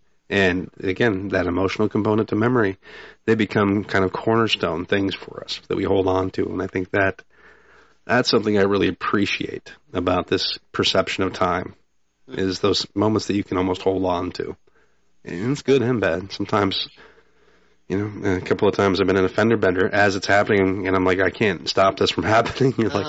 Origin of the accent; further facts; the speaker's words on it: South Dakota, United States; Back where I grew up in South Dakota, 40,000 was like a big city that you'd travel to go to the mall and stuff.